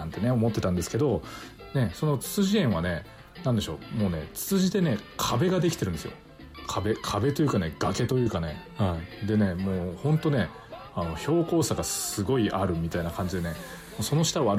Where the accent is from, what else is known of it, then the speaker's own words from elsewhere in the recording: Unzen, Nagasaki, Japan; 私の出身ね雲仙市ね、雲仙市はね雲仙の仁田峠っていうところがね